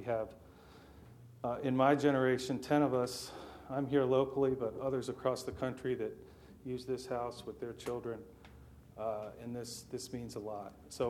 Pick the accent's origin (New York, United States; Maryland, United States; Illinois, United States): Maryland, United States; and I grew up in Wicomico County and have been using this home as a summer home all my life.